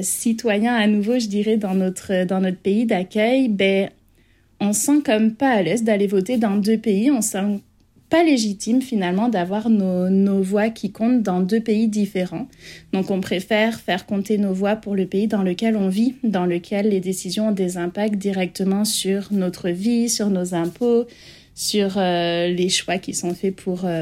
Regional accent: France; now in Canada; La relation avec notre pays d'origine, c'est un petit peu distendu. La France est toujours dans nos cœurs, puis on reniera jamais nos origines. On est français avant tout.

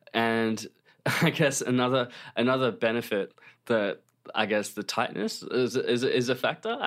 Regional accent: Australia; also born or lived in India; I identify as an Indian Australian. Like, I was born in India, but I grew up here.

